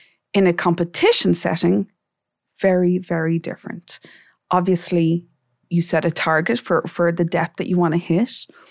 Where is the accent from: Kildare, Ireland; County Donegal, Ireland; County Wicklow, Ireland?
Kildare, Ireland; Leixlip; I'm from Leixlip in County Kildare. So obviously not by the sea